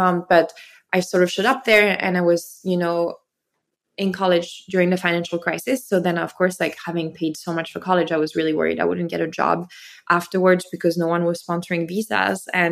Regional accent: France; moved away as an adult; now in United States; I grew up in France, and then, you know, probably the most defining thing that happened to me was that I moved to the US for college

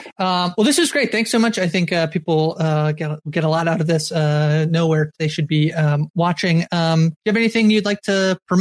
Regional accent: Canada; I am Canadian and we do not have much of a college culture.

